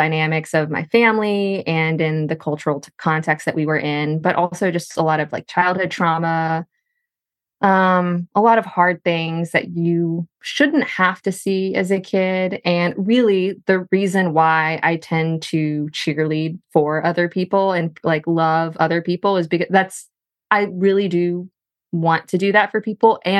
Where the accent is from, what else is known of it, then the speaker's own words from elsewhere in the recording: Texas, United States; But I grew up in a very small Texas town near the Texas-Louisiana border. And so I grew up biracial in the Texas South.